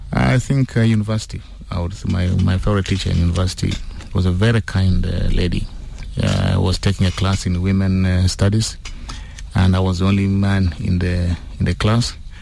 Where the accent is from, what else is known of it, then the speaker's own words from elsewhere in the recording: Uganda; when I was growing up in Uganda, we had some of our classes under the trees.